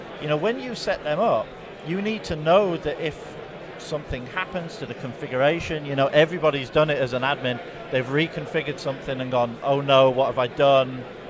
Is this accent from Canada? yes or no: no; England, United Kingdom; moved away as an adult; also born or lived in California; now in Texas, United States; I was born and bred in England, but then I escaped to the Bay Area, yeah.